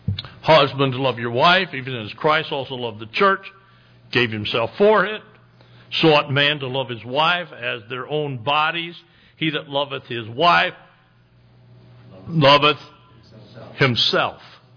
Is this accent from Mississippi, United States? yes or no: no; Midland, Michigan, United States; I look at the ones in Midland, Michigan. I grew up in Midland.